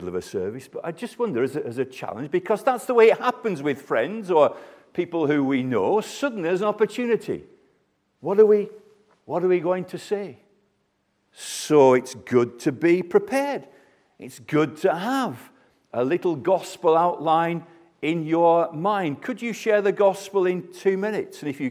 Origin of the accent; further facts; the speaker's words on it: United Kingdom; born there; I'm a Christian. I was born in Britain.